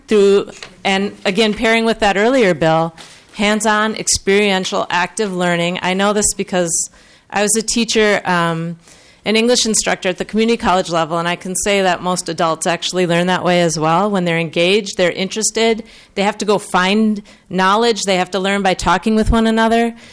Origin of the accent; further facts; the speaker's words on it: Minneapolis, Minnesota, United States; from Minneapolis